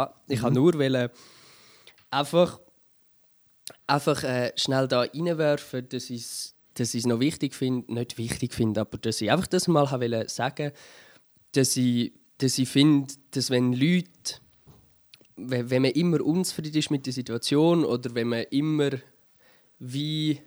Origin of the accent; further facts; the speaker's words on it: Zurich, Switzerland; born there; accent: Zurich German; Ich rede ja Zürichdeutsch. Nein, ich bin ja gebürtiger Zürcher